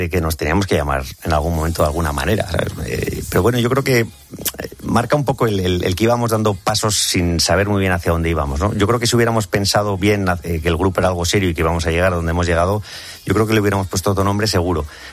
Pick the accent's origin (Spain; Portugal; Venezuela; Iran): Spain; San Sebastián, Basque Country; Soy donostiarra, soy un pichón guipuzcoano de estos que van pidiendo perdón